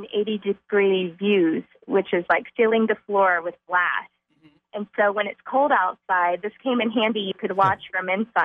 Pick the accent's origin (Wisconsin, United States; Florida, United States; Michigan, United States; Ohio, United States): Florida, United States; I'm actually from Florida, and so Alaska, you know, wasn't really on my list